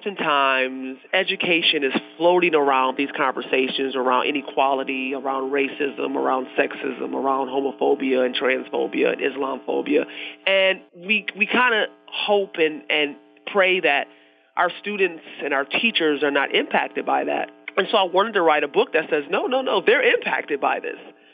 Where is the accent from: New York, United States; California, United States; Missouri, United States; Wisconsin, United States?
New York, United States; Rochester; And for me, it was growing up in Rochester, New York.